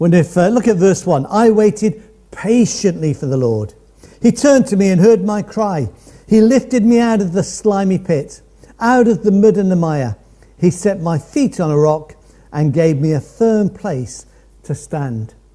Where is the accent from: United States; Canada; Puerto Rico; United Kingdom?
United Kingdom; Midlands; I grew up in the Midlands. I've been landlocked all my life.